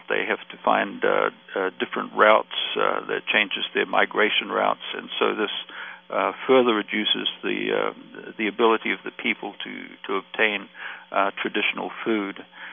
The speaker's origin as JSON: {"language": "English", "country": "New Zealand", "tie": "born or raised there", "said": "I grew up in New Zealand."}